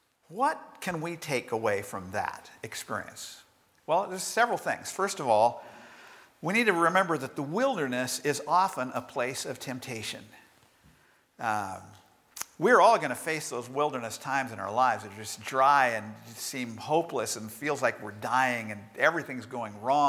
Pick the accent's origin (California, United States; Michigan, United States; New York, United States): California, United States; Bakersfield; You all know I grew up in Bakersfield, a place that most people think of as blazing hot.